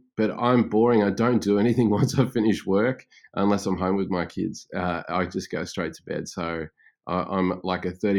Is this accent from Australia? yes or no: yes; Brisbane, Queensland, Australia; I am Australian, obviously, and based in Brisbane with my family at the moment.